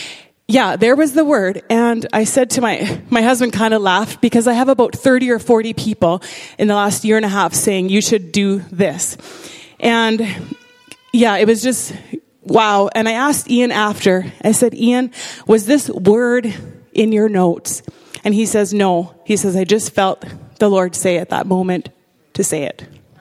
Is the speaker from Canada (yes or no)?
yes; Yorkton, Saskatchewan, Canada; I'm from Yorkton, Saskatchewan here. Not here, but, in Canada.